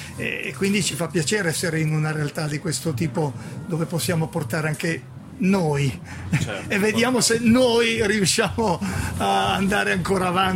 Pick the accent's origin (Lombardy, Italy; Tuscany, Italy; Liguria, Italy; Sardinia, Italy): Liguria, Italy; essendo ligure, quelle orca comincia a essere